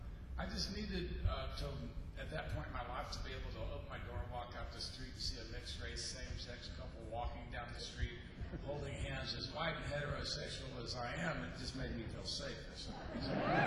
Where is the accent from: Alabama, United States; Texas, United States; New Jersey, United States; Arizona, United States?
Texas, United States; now in New York, United States; I mean, I grew up in Texas, we have fucking 7-Eleven, you know, it's not the same thing.